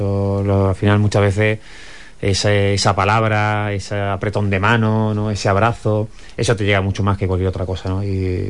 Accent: Santolaya, Spain; Vengo de Santolaya, mi pueblo, donde yo para jugar al fútbol con 13 años tenía que ir a entrenar con mi hermano, que era senior, porque era el único equipo que existía en el pueblo, no había más.

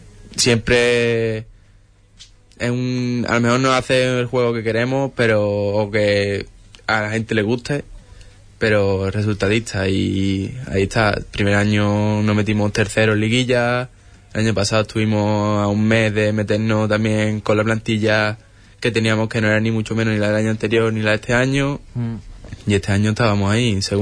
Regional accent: Punta Umbría, Andalusia, Spain; y al final está al lado de casa, es mi pueblo, digamos, Punta Umbría

